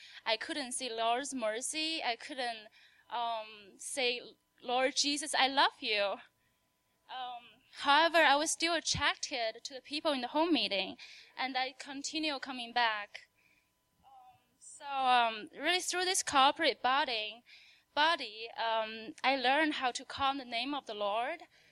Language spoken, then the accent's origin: English; Chicago, Illinois, United States; from Chicago.